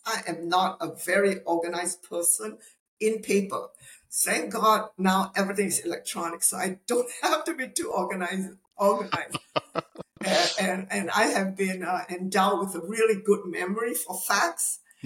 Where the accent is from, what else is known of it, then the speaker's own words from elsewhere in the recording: Malaysia; maybe it's because I came from Malaysia. I don't know why we bargain for everything.